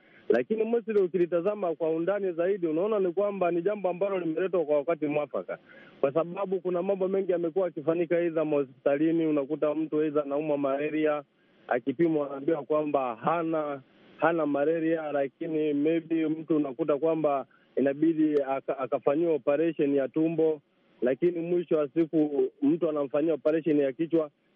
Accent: Tanzania; natokea Tanzania.

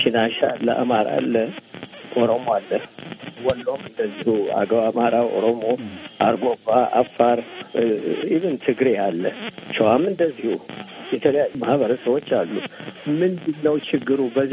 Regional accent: Gondar, Amhara, Ethiopia; እኔ ለምሳሌ ጎንደር ተወልጄ አድጌ

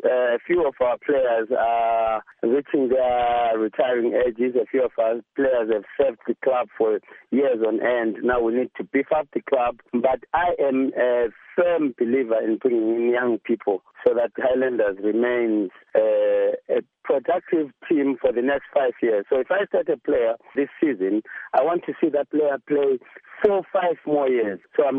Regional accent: Bulawayo, Zimbabwe; I am so excited about getting an opportunity to coach my hometown team.

